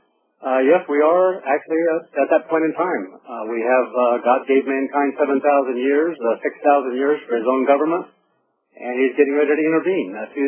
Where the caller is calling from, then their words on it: Cincinnati, Ohio, United States; Cincinnati area.